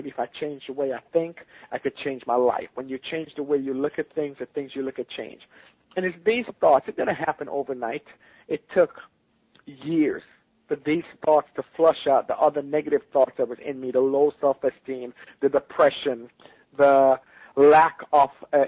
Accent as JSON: {"language": "English", "town": "Kingston", "region": "Surrey", "country": "Jamaica", "tie": "born or raised there", "said": "I was born and raised in Kingston, Jamaica."}